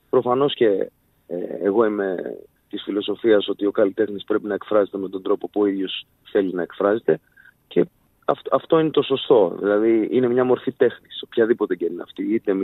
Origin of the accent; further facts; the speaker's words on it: Athens, Attica, Greece; Εγώ γεννήθηκα και μεγάλωσα στην Αθήνα. Ο πατέρας μου είναι από Λευκάδα, γεννήθηκε και μεγάλωσε στη Λευκάδα. Η μητέρα μου γεννήθηκε και μεγάλωσε στο Αιτωλικό, στο Μεσολόγγι.